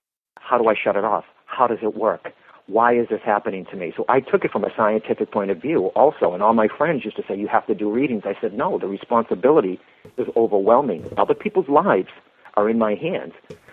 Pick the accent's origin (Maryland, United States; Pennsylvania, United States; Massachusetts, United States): Massachusetts, United States; Boston; I was raised in Boston, Mass, and Irish-Italian Catholic, and I was one of five children.